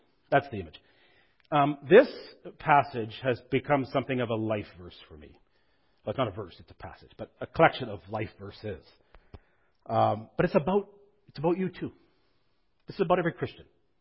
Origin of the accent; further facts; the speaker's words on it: Ontario, Canada; also born or lived in Northern Canada; I grew up in Northern Ontario, but a lot of my adult life I've been in Northern Canada.